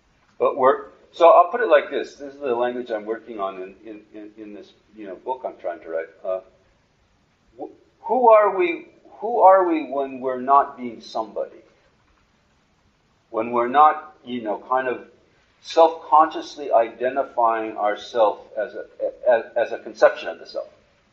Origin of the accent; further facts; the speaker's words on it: Australia; I'm an Australian.